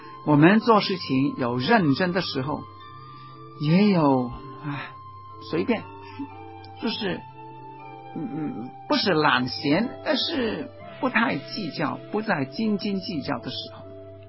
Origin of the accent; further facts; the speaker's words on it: Hong Kong; 对我这个香港人来说，我一方面是中国人，另一方面也是香港人，我同时要肯定我香港人跟中国人的身份。